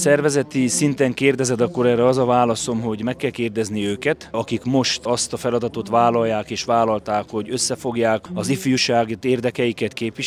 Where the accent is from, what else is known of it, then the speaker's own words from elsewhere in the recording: Odorheiu Secuiesc, Harghita, Romania; Én ugye Székelyudvarhelyről jövök, udvarhelyszéki szenátor, Hargita megyei szenátor vagyok